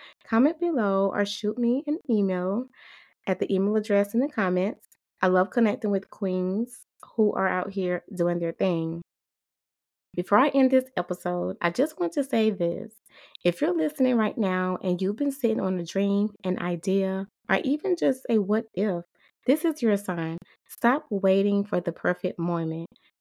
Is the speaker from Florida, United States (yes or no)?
no; South Carolina, United States; accent: Southern; I'm a Southern girl born and raised in South Carolina, and trust me, you can probably hear it.